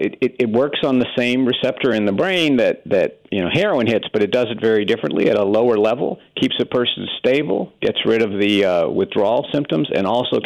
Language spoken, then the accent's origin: English; West Virginia, United States; I'm from West Virginia, by the way.